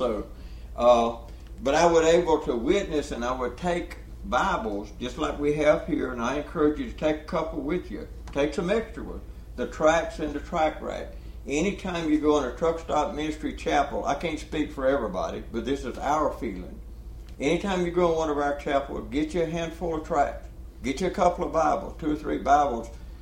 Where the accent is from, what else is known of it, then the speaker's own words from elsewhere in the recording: Georgia, United States; I'm from South Georgia, so we didn't talk like that where I come from. But I grew up on the King James, still use it all the time